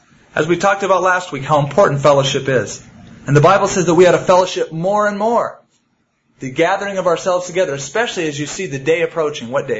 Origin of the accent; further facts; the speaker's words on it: United States; I'm from the United States